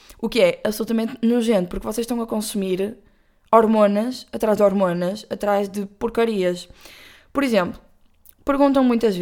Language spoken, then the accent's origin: Portuguese; Porto, Norte, Portugal; desculpem, sou do Porto, vou dizer com B